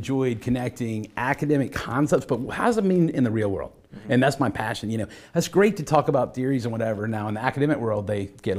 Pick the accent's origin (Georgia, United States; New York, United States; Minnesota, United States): Georgia, United States; Atlanta; I'm actually Atlanta native. Cool. So in today's world, that's the outlier, I guess.